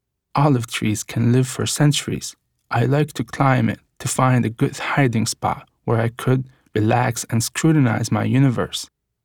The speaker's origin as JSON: {"language": "English", "town": "Gaza", "region": "Gaza Strip", "country": "Palestine", "tie": "born or raised there", "said": "Knowing that I grew up in Gaza, you may be surprised to hear me call it paradise."}